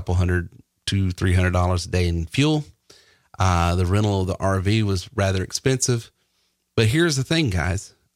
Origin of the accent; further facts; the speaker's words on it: Southeast, United States; It just, I mean, I'm from the Southeast.